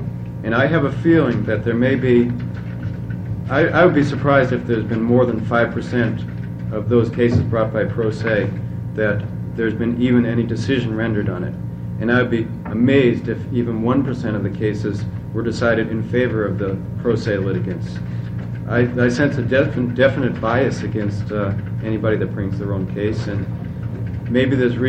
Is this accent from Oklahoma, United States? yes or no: no; Grants Pass, Oregon, United States; I'm from Grants Pass, and as Bob said, I'm involved in the same case.